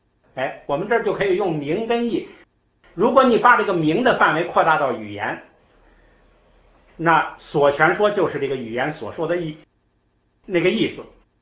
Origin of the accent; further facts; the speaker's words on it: China; 注意啊，就是我们中国人呢、崇尚字儿，认为字儿是这个就是智慧的精华。